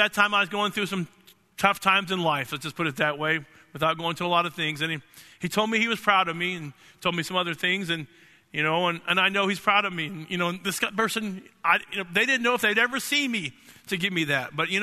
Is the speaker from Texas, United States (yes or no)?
yes; Dallas, Texas, United States; I've been to Dallas a lot of times. We're from Dallas originally.